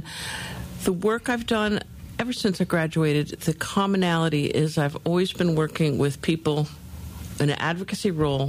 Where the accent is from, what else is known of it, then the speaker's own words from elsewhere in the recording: New Jersey, United States; Long ago and far away, I was raised in New Jersey. But as I say, because my mother and pretty much all of her relatives are from North Carolina